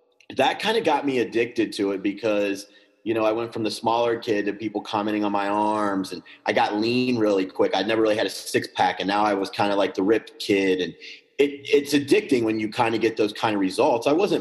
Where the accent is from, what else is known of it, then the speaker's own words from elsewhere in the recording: Cincinnati, Ohio, United States; now in Independence, United States; I grew up in Cincinnati, Ohio, and I'm in Independence, Kentucky right now.